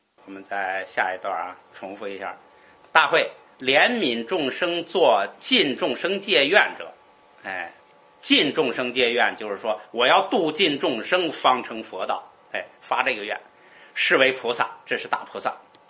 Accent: China; 你看我们中国人好多人不知道，甚至不信佛的都知道什么求观音是吧

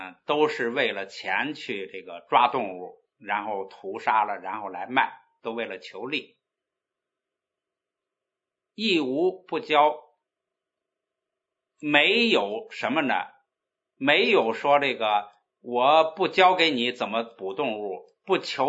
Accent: Guangdong, China; 我们广东人有这个哈，除了四条腿的，除了板凳不吃

